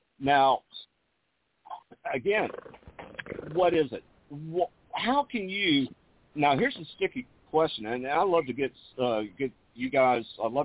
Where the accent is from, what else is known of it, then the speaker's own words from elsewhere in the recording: the South, United States; Well, I tell you what, being a Southerner as I am, my diet is basically Cracker Barrel.